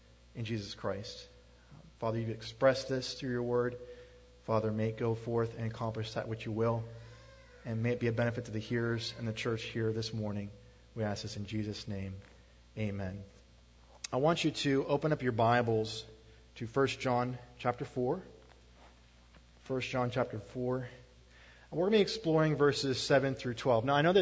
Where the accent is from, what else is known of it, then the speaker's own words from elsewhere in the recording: Pittsburgh, Pennsylvania, United States; As Nate has so eloquently stated, I come from Pittsburgh, from First Evangelical Free Church.